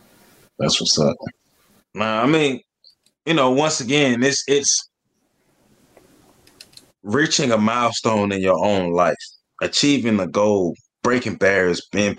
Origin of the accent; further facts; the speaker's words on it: Tallahassee, Florida, United States; But we're all from Tallahassee. We all went to the same high school. We grew up in similar conditions.